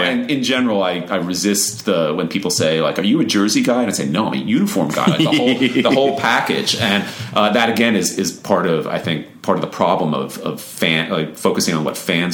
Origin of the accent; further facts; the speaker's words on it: Long Island, New York, United States; Even though I grew up on Long Island, I was already a Rangers fan like a year before the Islanders existed.